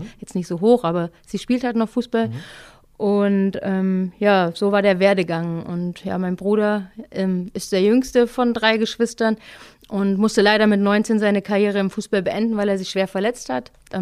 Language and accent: German; Kaufungen, Hesse, Germany; Nee, ich bin direkt in Kassel geboren. Bin da halt aufgewachsen, östlich von Kassel, in Kaufungen